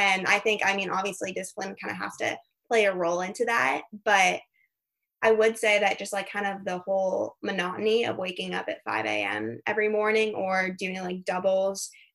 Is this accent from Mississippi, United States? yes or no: no; Arizona, United States; especially since I'm from Arizona, we don't have any indoor pools.